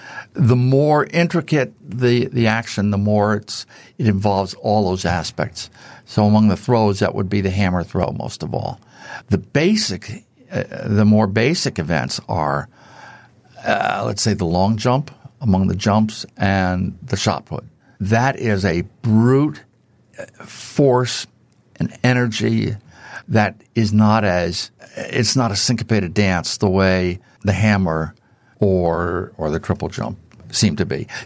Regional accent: East Coast, United States; moved away; because growing up on the East Coast, I seldom saw people who could throw far. when I moved out to California, I saw a lot of that.

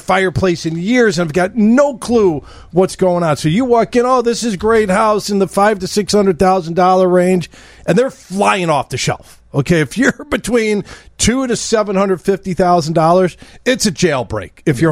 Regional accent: Des Plaines, Illinois, United States; I grew up in Des Plaines, went to Maine East, you know, that's right across the street from Notre Dame High School

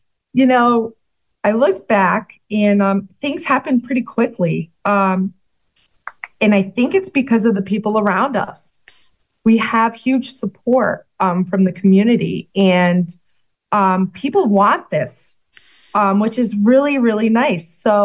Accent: Springfield, United States; Well, I grew up in Springfield, and I remember back in the day where there was so much to do.

